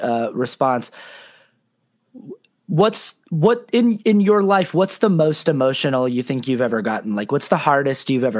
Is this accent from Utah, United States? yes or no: yes; Sandy, Utah, United States; I was raised in Sandy, Utah. My family's LDS.